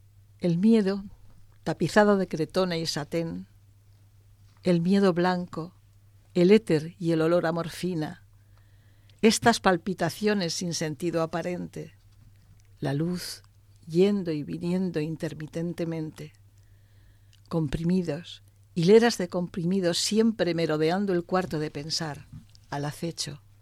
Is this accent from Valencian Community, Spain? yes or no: yes; Elche, Valencian Community, Spain; en 1971, cuando sale mi primer LP, las amas de casa de Elche me hacen un homenaje precioso